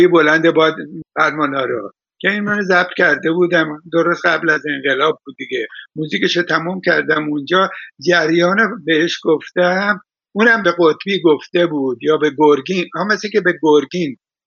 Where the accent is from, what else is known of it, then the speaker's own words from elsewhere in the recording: Iran; استفاده نکردم چون که خودم جنوبی هستم